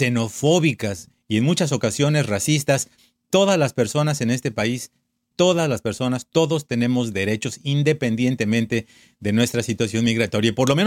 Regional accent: Mexico; somos a los mexicanos

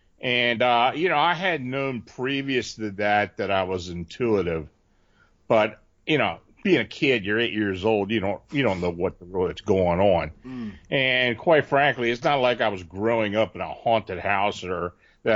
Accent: Gettysburg, Pennsylvania, United States; also born or lived in Maryland; I was born and raised near the Gettysburg Battlefield in South Central Pennsylvania, which is where I do reside again. I lived down in Maryland near Baltimore for about 40 years, and I moved back up here.

